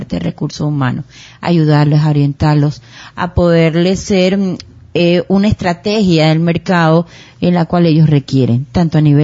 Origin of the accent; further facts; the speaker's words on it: Panama; no soy de aquí, soy panameña